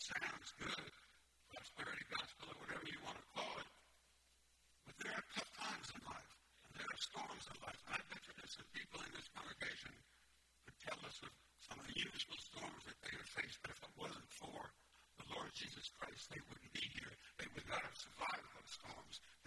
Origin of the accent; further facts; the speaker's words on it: Long Island, New York, United States; I remember as a young person, I'm from Long Island, New York. We live on the south shore of Long Island.